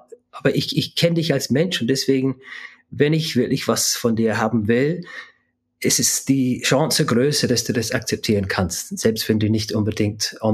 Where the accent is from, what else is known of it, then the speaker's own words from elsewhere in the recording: London, United Kingdom; German is a second language; moved away as an adult; now in Germany; ich hatte irische Eltern. Wir waren nicht die Reichsten, um das zu sagen. Ich bin in London aufgewachsen, Großstadt, Sozialwohnung. Und dann, man kämpft sich irgendwie nach oben. Und dann bin ich nach Deutschland vor 20 Jahren.